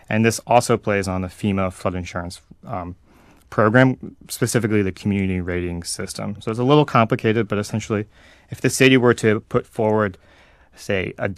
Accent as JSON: {"language": "English", "region": "Florida", "country": "United States", "said": "Yeah, so I'm from the Florida Panhandle in Choctahatchee Bay, so a small rural community that's now sort of developing similar to South Florida."}